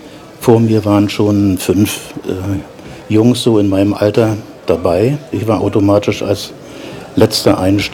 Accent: Brandenburg, Germany; Ich komme aus dem Brandenburgischen, aus einer kleinen Stadt.

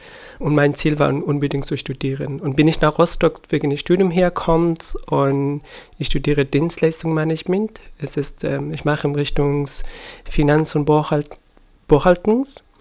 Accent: Afghanistan; German is a second language; moved away as an adult; now in Germany; Ich bin um 1990 bin ich in Afghanistan geboren und zur Schule gegangen und auch der Uni. Und im 2015, am Ende 2015, bin ich nach Deutschland als Geflüchteter hergekommen.

